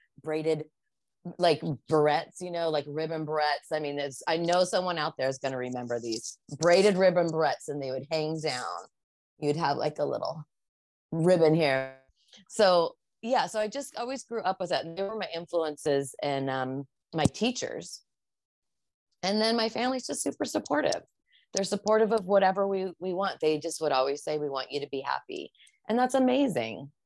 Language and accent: English; Gilroy, California, United States; Well, I grew up in Gilroy, which is south. You can't even call it South Bay. It's south of San Francisco